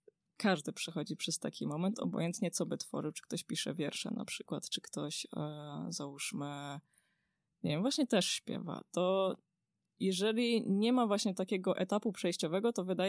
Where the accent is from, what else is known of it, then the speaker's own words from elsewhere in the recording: Zabrze, Silesian Voivodeship, Poland; now in Gliwice, Poland; Jestem muzykiem z Zabrza, aktualnie mieszkam w Gliwicach, ale jestem rodowitym Ślązakiem, więc stamtąd jestem.